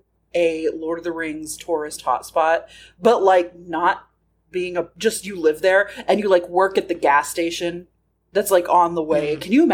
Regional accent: United States; I'm an American.

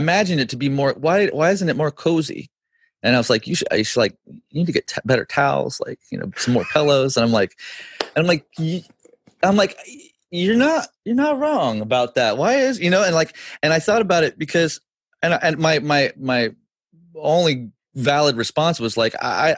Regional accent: Chico, California, United States; Now up here in my hometown area, Chico, you know, I'm like $150 more a month here for a 3-bedroom, 2-bath, 2-car garage

